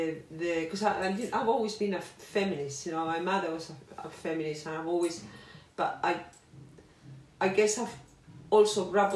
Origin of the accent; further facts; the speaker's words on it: South West England, United Kingdom; we were better prepared because we came from Cornwall